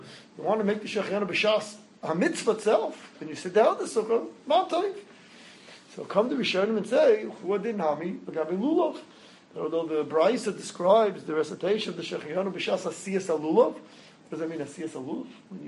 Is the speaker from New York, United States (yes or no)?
yes; Riverdale, New York, United States; I grew up with a communal sukkah. I grew up in Riverdale. We had one sukkah for 20 families in the parking lot of our apartment building.